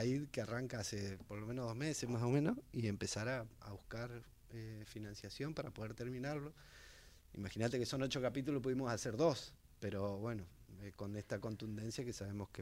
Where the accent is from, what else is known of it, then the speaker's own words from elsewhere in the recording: Chaco, Argentina; Yo soy del Chaco, nací en el Chaco, uh-huh, y siempre cuento esto.